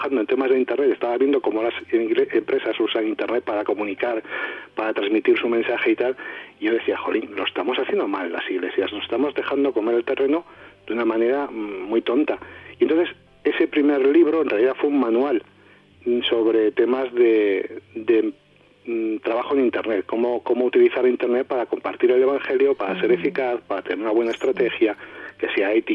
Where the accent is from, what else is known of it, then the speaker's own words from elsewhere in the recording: Basque Country, Spain; como buen vasco nos gusta comer bien y nos gusta cocinar